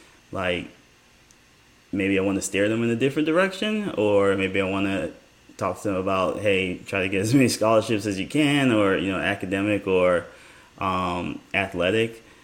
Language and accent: English; Jamaica; I mean, I am too because I'm from Jamaica.